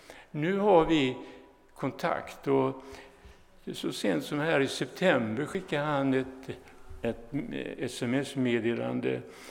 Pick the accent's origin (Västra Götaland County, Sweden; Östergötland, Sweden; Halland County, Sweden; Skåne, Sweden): Västra Götaland County, Sweden; Mölndal; born there; also born or lived in Gothenburg / Stockholm / Jönköping; vi är födda i samma stad, Mölndal.